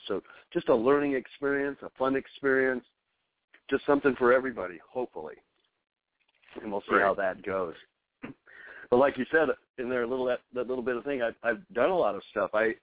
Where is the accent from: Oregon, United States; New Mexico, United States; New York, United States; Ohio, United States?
New Mexico, United States; I'm from New Mexico, so going on a road trip down to Mexico was just, it's just straight down.